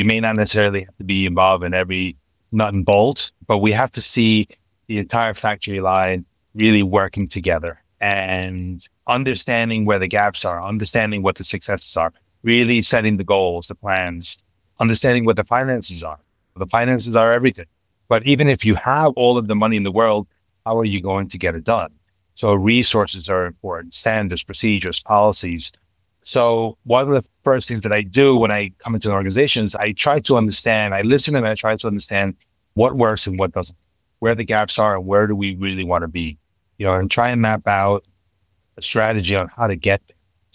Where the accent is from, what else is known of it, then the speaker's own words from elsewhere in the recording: New York, United States; So definitely a proud New Yorker.